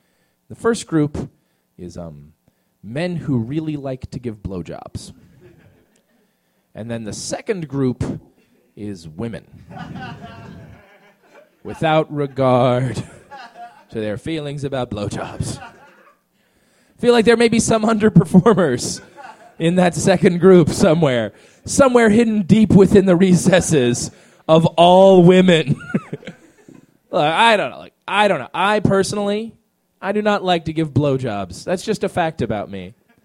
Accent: Maryland, United States; I grew up in Eastern Maryland.

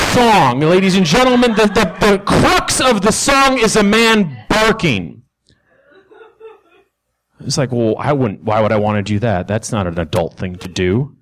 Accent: Chicago, Illinois, United States; Now, I'm from Chicago, Illinois.

